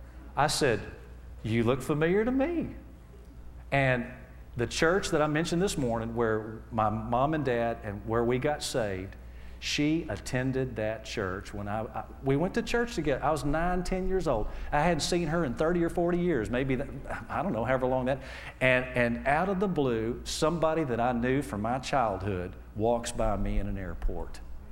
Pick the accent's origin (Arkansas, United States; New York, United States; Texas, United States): Arkansas, United States; And I'm from Arkansas. Praise the Lord. Hallelujah.